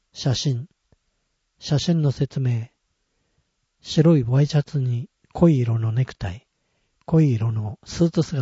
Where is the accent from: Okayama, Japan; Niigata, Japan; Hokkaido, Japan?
Niigata, Japan; Tsunan; こうして二十歳という人生の節目を生まれ育ったここ津南町で迎えられることを大変嬉しく思います。